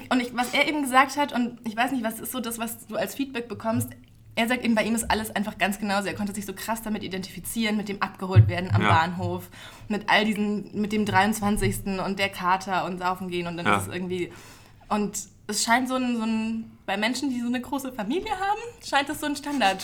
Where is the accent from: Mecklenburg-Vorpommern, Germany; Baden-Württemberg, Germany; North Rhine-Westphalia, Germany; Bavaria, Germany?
Bavaria, Germany; Nuremberg; now in Berlin, Germany; ich komme aus Nürnberg